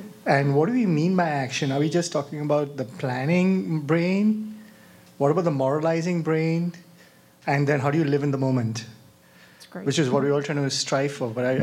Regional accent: Mumbai, Maharashtra, India; now in San Francisco, United States; I'm originally from Bombay, India, but I've lived in SF for 14 years. So I guess I'm from here.

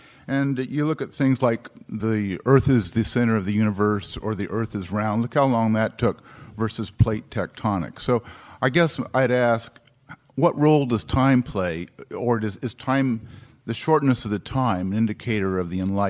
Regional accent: Corvallis, Oregon, United States; I'm from Corvallis

